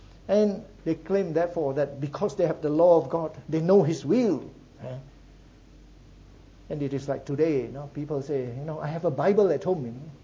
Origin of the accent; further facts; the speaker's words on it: United Kingdom; I'm British.